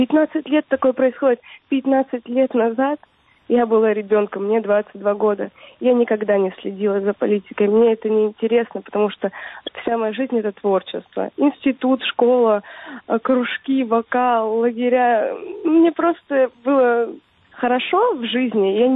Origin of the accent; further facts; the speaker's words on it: Western Siberia, Russia; Я сама из Западной Сибири